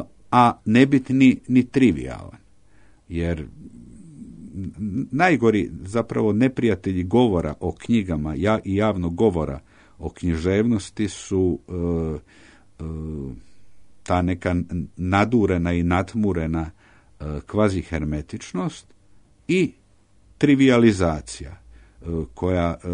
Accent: Croatia; zato što ih je zaintrigiralo što ja dolazim iz Hrvatske ili sa Balkana

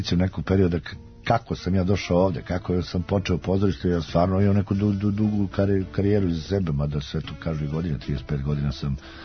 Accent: Kragujevac, Šumadija, Serbia; ja sam Kragujevčanin

